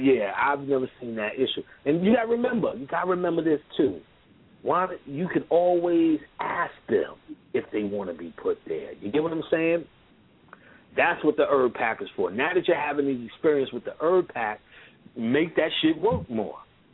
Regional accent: New Orleans, Louisiana, United States; New Orleans, yeah, I'm from New Orleans.

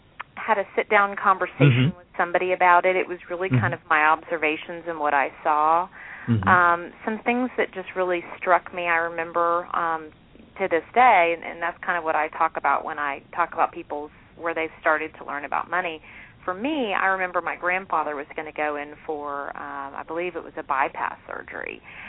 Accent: Dallas, Texas, United States; Well, I am from Texas, from Dallas, and currently live there with my family. I actually live in the same community where I was raised, which is wonderful.

